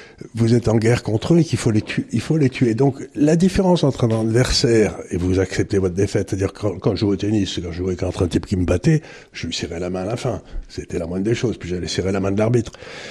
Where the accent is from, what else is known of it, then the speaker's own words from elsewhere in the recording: United States; now in France; les gens que je connaissais quand j'étais jeune aux États-Unis